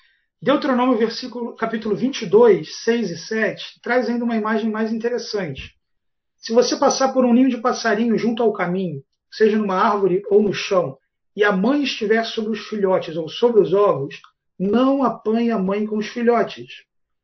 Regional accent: Brazil; a nossa mentalidade aqui como brasileiros

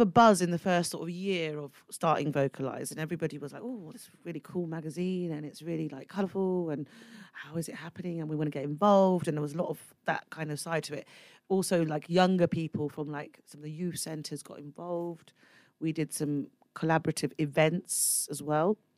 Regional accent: Swindon, South West England, United Kingdom; born or raised there; also born or lived in London

